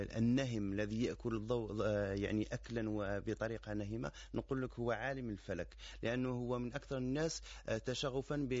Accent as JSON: {"language": "Arabic", "country": "Algeria", "said": "وهذا نعتز به كجزائريين أنه نعم."}